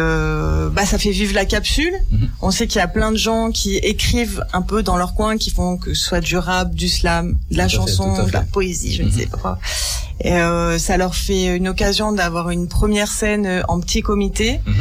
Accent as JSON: {"language": "French", "town": "Tullins", "region": "Auvergne-Rhône-Alpes", "country": "France", "said": "Et que, du coup, moi, je suis de Tulin."}